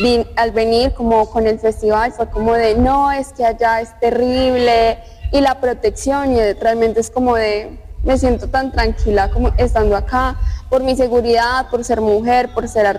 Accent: Armenia, Quindío, Colombia; now in Guaviare, Colombia; Vengo de Armenia Quindío. Realmente es totalmente diferente, porque pues nosotros vivimos en plena cordillera, donde todos los días besamos las montañas.

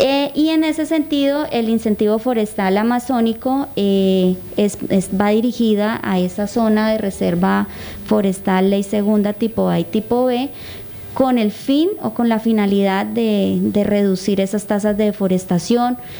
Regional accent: Guaviare, Colombia; nosotros, somos de Guaviarense y conocemos un poco más esas dinámicas

